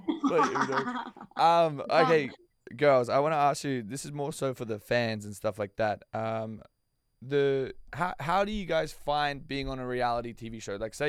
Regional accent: Australia; Like, I'm Australian. Like, that's offensive to me.

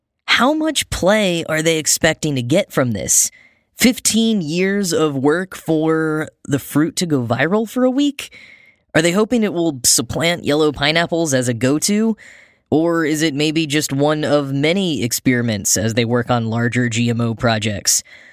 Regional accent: Dallas, Texas, United States; in my hometown, the Dallas-Fort Worth Metroplex

